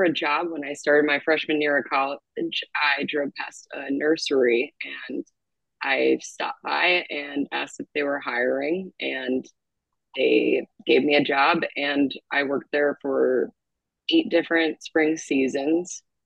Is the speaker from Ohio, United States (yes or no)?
yes; Ohio, United States; Mostly in Ohio.